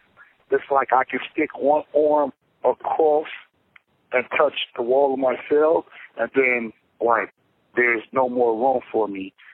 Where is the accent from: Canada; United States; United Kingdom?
United States; Los Angeles, California; I'm from Los Angeles, California.